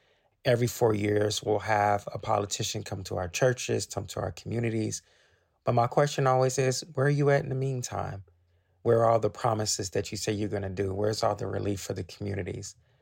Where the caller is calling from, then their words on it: Cincinnati, Ohio, United States; I'm an African-American voter. I'm calling from Cincinnati, Ohio.